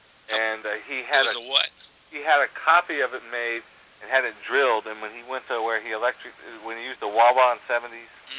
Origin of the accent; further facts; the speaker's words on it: South Carolina, United States; I grew up in South Carolina. They had